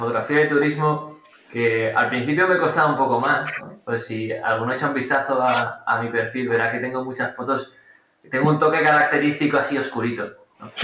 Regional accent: Bilbao, Basque Country, Spain; now in Tenerife, Spain; cursos presenciales que he hecho en mi tierra, en Bilbao, y he hecho aquí en Tenerife

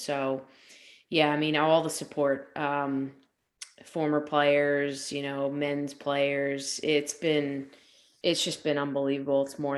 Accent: Delran, New Jersey, United States; I have not forgotten my roots. I grew up in Delran. I trained on the local fields.

